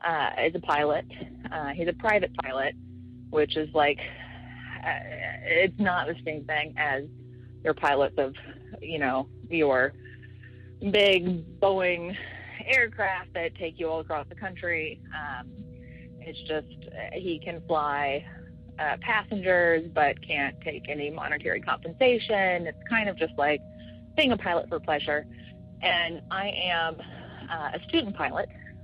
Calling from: Northeast, United States; And I'll say that I am calling from the Northeast United States.

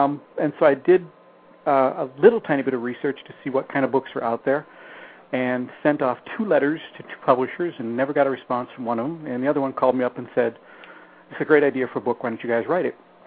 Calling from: Minneapolis, Minnesota, United States; you know, I'm calling you from Minneapolis. We got about a foot of snow out there.

